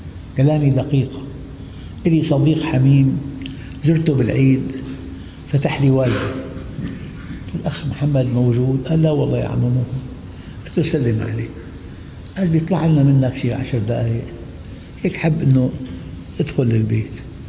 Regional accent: Syria; فالإنسان والله بعرف يعني عالم جليل عندنا بسوريا

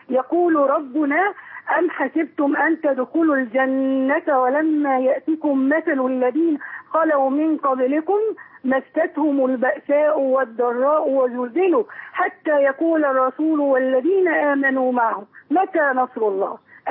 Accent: Alexandria, Alexandria Governorate, Egypt; وأنا من الإسكندرية ولم أعرف من شوارعها إلا واحد على مليون من مساحتها

